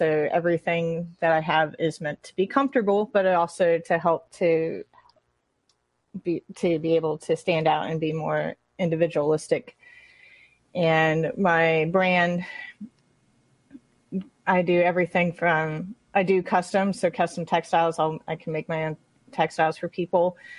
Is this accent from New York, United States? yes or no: no; Dallas, Texas, United States; now in Indiana, United States; I'm originally actually from Dallas, Texas. I moved here about 9-10 years ago.